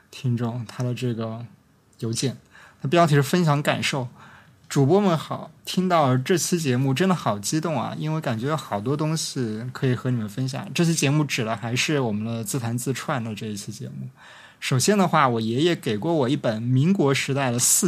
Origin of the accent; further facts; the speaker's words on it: Zhejiang, China; 我是浙江的，我们这边老一辈的人用电脑基本上都用五笔